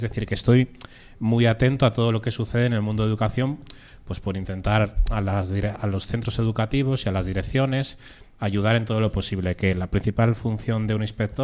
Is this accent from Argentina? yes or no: no; Salamanca, Castile and León, Spain; yo no me quería ir muy lejos de mi tierra, de Salamanca.